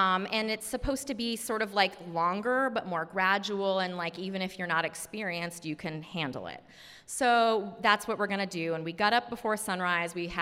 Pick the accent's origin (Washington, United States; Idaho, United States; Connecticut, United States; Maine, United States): Maine, United States; Bangor; I think we had your first meals at Dice Arts, which is a Maine institution. Like, I grew up in Bangor, and we had, like, pie, and it was important.